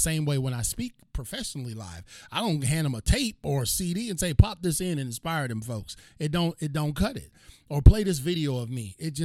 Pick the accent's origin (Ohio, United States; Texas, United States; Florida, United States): Ohio, United States; Cleveland; now in North Carolina, United States; I'm from Cleveland, transplanted to Eastern Carolina, so I just don't know.